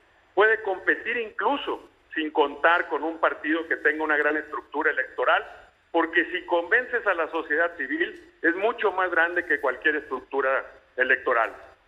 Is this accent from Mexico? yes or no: yes; Mexico